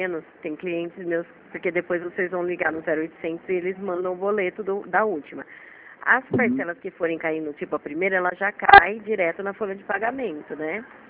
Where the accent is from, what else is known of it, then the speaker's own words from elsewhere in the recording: Rio Claro, São Paulo, Brazil; Eu sou daqui de Rio Claro mesmo.